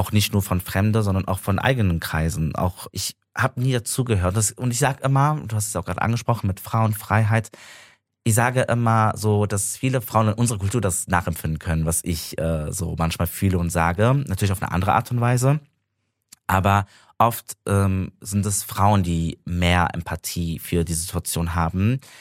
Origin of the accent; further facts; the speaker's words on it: Germany; weil ich auch hier in dieser, meine Heimat Deutschland geboren und aufgewachsen bin, mich aber nie dazugehörig gefühlt habe.